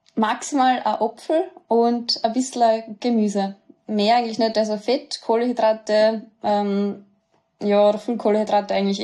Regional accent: St. Kathrein am Offenegg, Styria, Austria; Ich komme aus St. Kathrin am Offeneck. Das ist in der Oststeiermark in der Nähe von Weiz. Ja, das ist ein schönes Dorfadel und bin auf einem Bauernhof groß geworden.

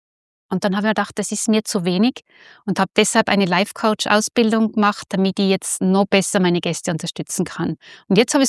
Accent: Salzburg, Austria; now in Innsbruck, Austria; Und da hat es mich immer mehr nach Hause gezogen in die Berge. Und deshalb bin ich aufgewachsen im Salzburger Land und bin dann nach Innsbruck

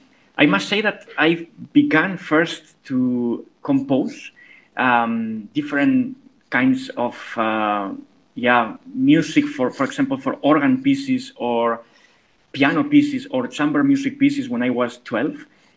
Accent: Spain; English is a second language; the music school here in my hometown in Spain

